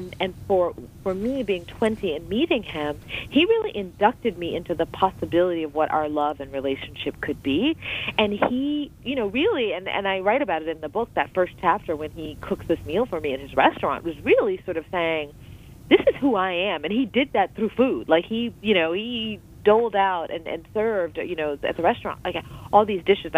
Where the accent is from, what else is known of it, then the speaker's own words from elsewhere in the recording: Houston, Texas, United States; for me as an American, you know, trying to find my way in a place that wouldn't be sort of welcoming